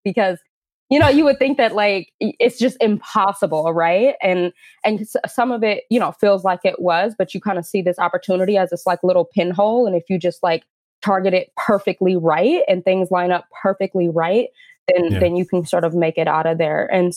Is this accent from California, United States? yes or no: yes; Oakland, California, United States; So I'm born and raised in East Oakland, which for lack of a better way to say is the hood.